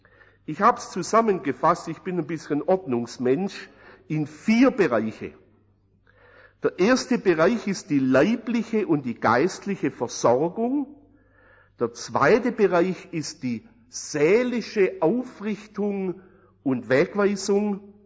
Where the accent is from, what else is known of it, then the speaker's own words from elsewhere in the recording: Holzgerlingen, Baden-Württemberg, Germany; born there; Ich bin gebürtiger Holzgerlinger, das ist die übernächste Ortschaft